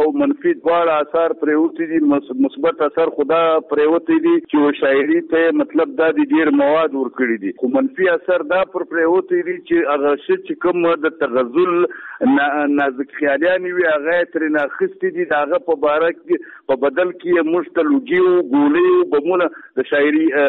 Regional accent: Chaman, Balochistan, Pakistan; now in Quetta, Pakistan; موږ چمن ته راکډه شوي یو. بیا د هغه وخت په چمن کې اوسېدلو تقریبا تر ډېره پورې اوسم. مطلب زما ټاټوبی چې دی چمن دی خو دا وخت یې په کوټه کې اوسې.

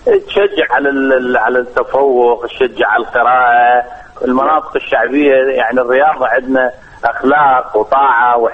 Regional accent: Mahmudiyah, Baghdad Governorate, Iraq; أنا من مواليد بغداد الحقيقة، ولكن حياتي كلها يعني طفولتي و المتوسطة والإعدادية كلها كانت في مدينة المحمودية العزيزة على قلبي كلش،

